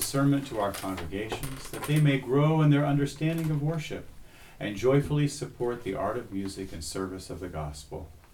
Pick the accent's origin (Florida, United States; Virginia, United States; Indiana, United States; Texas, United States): Virginia, United States; Virginia Beach; born there; I was born in Virginia Beach.